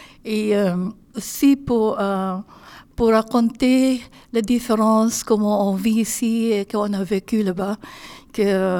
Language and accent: French; Philippines; moved away; je viens de Philippines.